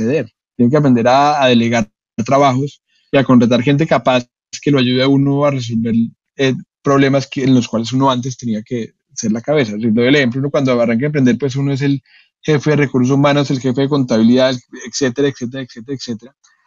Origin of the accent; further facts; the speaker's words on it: Colombia; Yo irme como colombiano a abrir en México